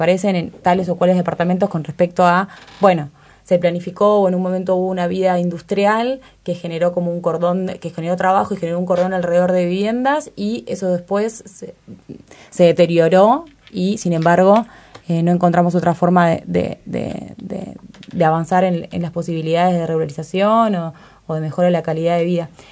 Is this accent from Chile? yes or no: no; Maldonado, Uruguay; yo soy de Maldonado y fui a Maldonado.